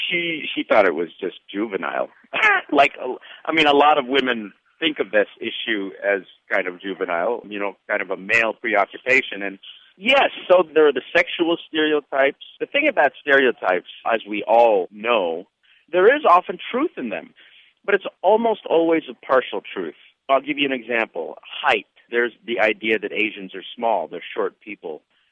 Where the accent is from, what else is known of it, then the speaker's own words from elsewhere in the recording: United States; I felt that a little bit growing up in America in the 1960s and early 70s.